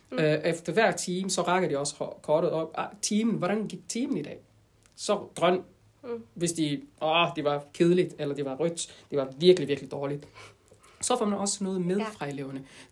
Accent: France; also born or lived in Djibouti; Jeg kom til Frankrig, da jeg var 2 måneder gammel. Men jeg er født i Djibouti, og så har jeg rejst til Djibouti hver sommerferie. Fordi jeg skulle lære de forskellige sprog, vi taler i Djibouti, ud over fransk.

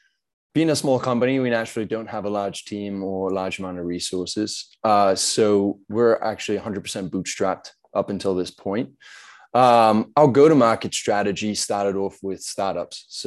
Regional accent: South Africa; now in United States; I'm originally South African, been living in the US for 10 years now.

